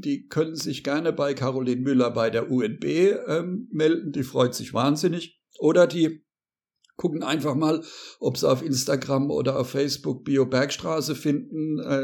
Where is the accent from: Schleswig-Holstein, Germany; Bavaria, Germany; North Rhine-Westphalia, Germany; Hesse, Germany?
Hesse, Germany; Obermumbach; born there; Ich bin auf dem Land geboren und zwar genau in dem Ort, in dem ich jetzt auch gerade mit dir chatte und telefoniere und podcaste, you name it. Das ist in Obermumbach, der Perle des Odenwaldes